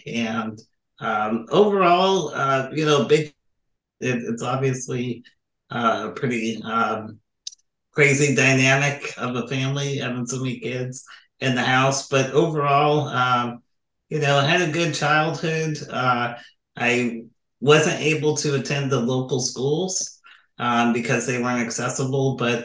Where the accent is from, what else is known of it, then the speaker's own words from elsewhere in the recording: Illinois, United States; Yeah, so I just want to point out I grew up outside of Chicago, and then moved around in Illinois a little bit again